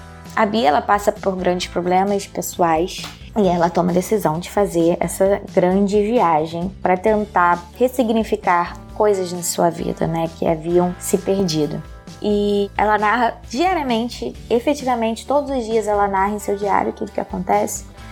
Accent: Rio de Janeiro, Brazil; eu sou aqui do Rio de Janeiro, então eu despacho daqui do Rio de Janeiro

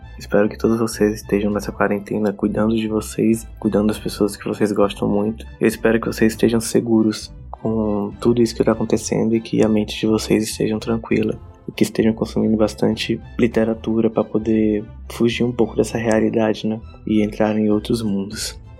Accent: Caravelas, Bahia, Brazil; born there; que se passa na cidade de Caravelas, que é a cidade onde eu nasci, que é uma cidade no interior da Bahia.

